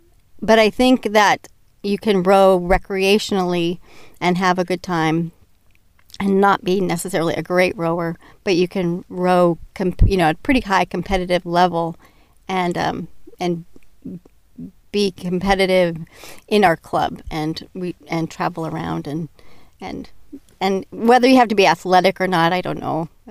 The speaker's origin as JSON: {"language": "English", "town": "Seattle", "region": "Washington", "country": "United States", "tie": "born or raised there", "said": "I grew up in Seattle, where they have a lot of water sports, and I saw rowing as I was crossing the bridge over from Bellevue to Seattle"}